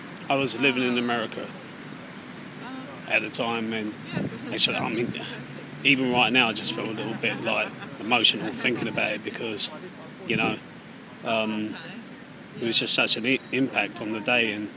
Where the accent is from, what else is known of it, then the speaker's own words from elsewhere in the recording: United Kingdom; because I am British. But at the time when I was living in America